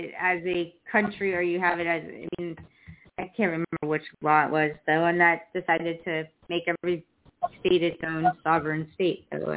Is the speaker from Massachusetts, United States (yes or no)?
yes; Boston, Massachusetts, United States; accent: Boston; Yeah, no, I get my Boston one back, but not right now.